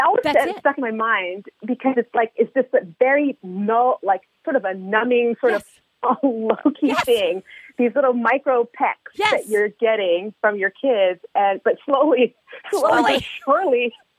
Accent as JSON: {"language": "English", "town": "Montreal", "region": "Quebec", "country": "Canada", "tie": "born or raised there", "said": "so we grew up in Montreal, Canada"}